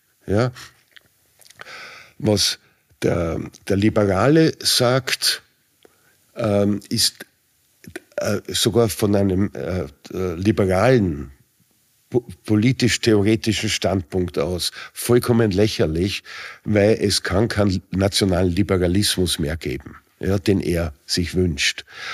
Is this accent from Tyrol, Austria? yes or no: no; Vienna, Austria; Ich bin ein Wiener, ich kenne mich aus, auch im Umland von Wien, da bin ich aufgewachsen, das ist meine Heimat.